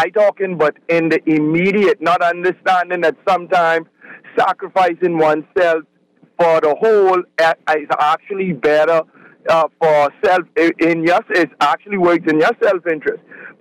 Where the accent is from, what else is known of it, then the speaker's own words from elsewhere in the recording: United States; now in Bahamas; And as an American in the Bahamas, we have created a den of wolves.